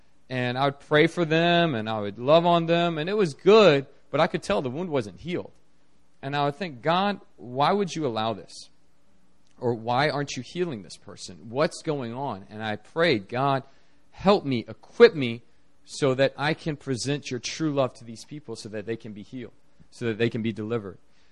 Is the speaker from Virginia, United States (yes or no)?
yes; Virginia, United States; now in South Korea; I grew up in Northern Virginia near D.C., and I attended Virginia Tech.